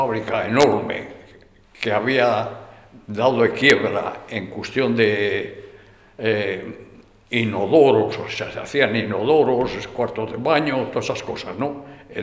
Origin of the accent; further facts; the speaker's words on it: Santander, Cantabria, Spain; born there; yo nací en Santander en el año 23. Después de mis padres hemos sido alfareros en Santander